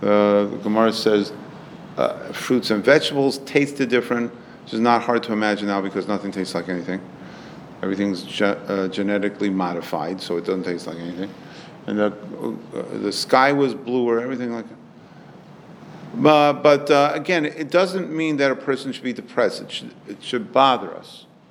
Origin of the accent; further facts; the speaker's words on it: Los Angeles, California, United States; when I was growing up in Los Angeles, here in Los Angeles